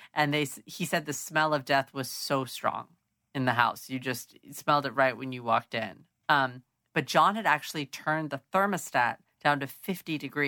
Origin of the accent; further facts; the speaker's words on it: Germany; accent: German; Because of my accent? Because of the German accent?